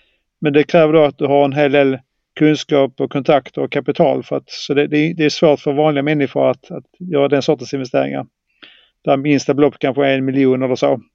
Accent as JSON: {"language": "Swedish", "region": "Skåne", "country": "Sweden", "said": "Jag är som ni hör en äkta skåning."}